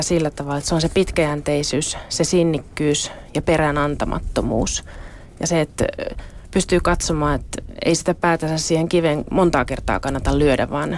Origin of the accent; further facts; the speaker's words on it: Lohja, Uusimaa, Finland; also born or lived in Pyhäjärvi / Outokumpu; now in Espoo, Finland; lapsuuteni elin Lohjalla ja Lohjan ympäristössä silloisessa maalaiskunnassa nykyistä Suurlohjaa. Kansakoulun kävin siellä Oulun läänin Pyhäjärvellä ja jatkoin sitä sitten Outokummussa. Ja kyllä mä suurimman osan elämästäni on kuitenkin asunut Espoossa